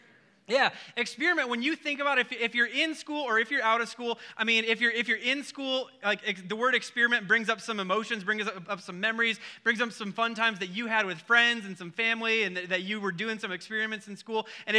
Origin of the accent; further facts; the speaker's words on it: Wisconsin, United States; And I grew up in Wisconsin where it's windy. It's either windy, cold, raining, or some combination of all three.